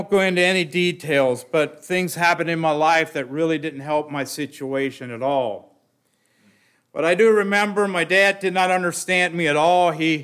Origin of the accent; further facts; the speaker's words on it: Trail, Ohio, United States; I grew up in Holmes County, as you probably all heard by now, with my accent, Trail, Ohio.